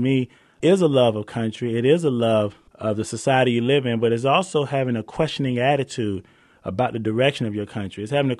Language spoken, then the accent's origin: English; Atlanta, Georgia, United States; growing up in Atlanta, Georgia, born and raised